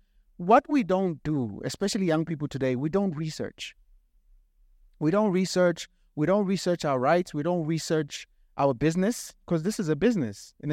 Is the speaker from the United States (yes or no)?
no; Soshanguve, Gauteng, South Africa; because I'm from Soshanguve.